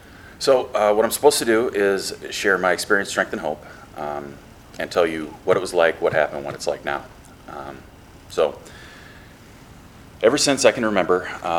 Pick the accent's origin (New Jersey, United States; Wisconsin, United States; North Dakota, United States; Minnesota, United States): North Dakota, United States; now in Tampa, United States; I just moved to Tampa just a little under 2 months ago. So this is my first time at the meeting. I'm originally from North Dakota.